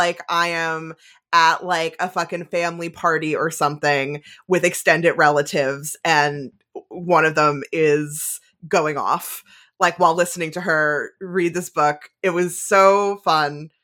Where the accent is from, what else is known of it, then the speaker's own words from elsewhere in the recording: New Jersey, United States; I'm not Italian, but I grew up in New Jersey.